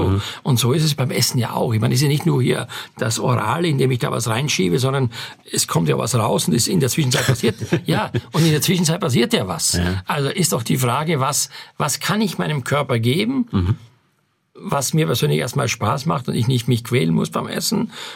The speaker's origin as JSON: {"language": "German", "region": "Styria", "country": "Austria", "tie": "born or raised there", "said": "Ich bin in Oststeiermark auf dem Bauernhof groß geworden."}